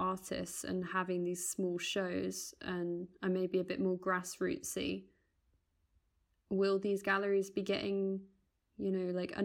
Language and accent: English; England, United Kingdom; now in Netherlands; I'm English and I'm living in the Netherlands, like, how does this affect me?